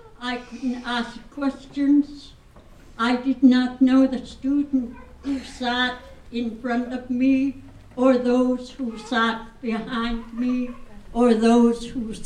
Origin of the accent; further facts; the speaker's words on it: Nunapitchuk, Alaska, United States; I was born and raised in Nunavichok.